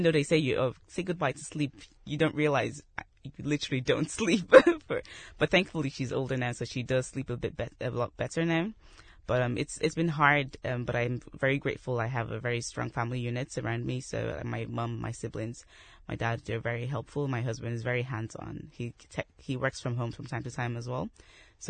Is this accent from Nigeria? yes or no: yes; Nigeria; now in Dublin, Ireland; I'm originally from Nigeria, and I've lived in Ireland 17 years in Dublin.